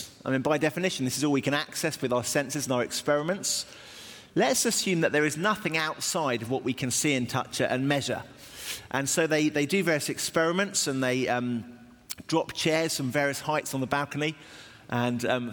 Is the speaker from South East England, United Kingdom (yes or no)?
no; Cambridge, East of England, United Kingdom; now in London, United Kingdom; Well, I'm from Cambridge. I live in East London